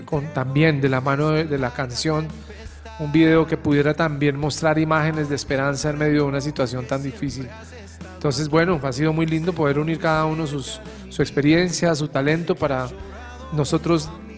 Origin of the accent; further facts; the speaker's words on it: Colombia; soy cantautor católico colombiano